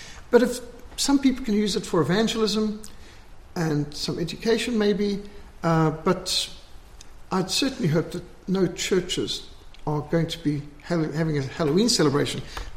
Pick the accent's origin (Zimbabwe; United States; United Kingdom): Zimbabwe; our family was totally secular when I was growing up in Rhodesia